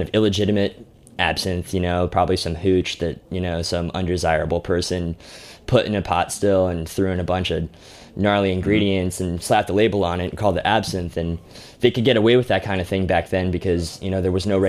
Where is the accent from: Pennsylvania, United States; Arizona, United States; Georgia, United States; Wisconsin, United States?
Arizona, United States; Tucson; Tucson. Yeah. Well, you know, there wasn't a lot